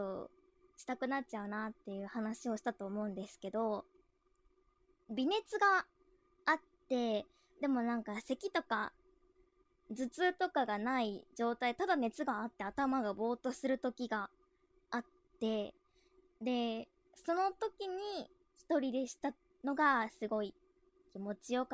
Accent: Saitama, Japan; 出身地は埼玉で、新人声優です。

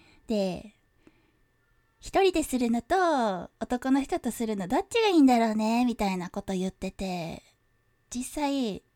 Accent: Kyushu, Japan; 出身地は、九州なんですけど

